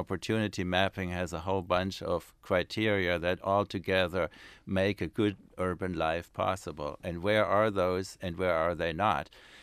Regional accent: Stuttgart, Baden-Württemberg, Germany; I go sometimes to my hometown in Stuttgart, and it's very similar in size.

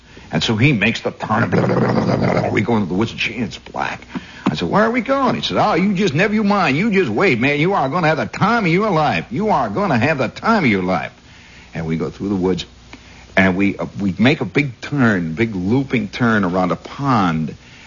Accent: Indiana, United States; accent: Indiana; And so I immediately turned down my Indiana accent. I had it, you know. I said, yep, I'm from Indiana.

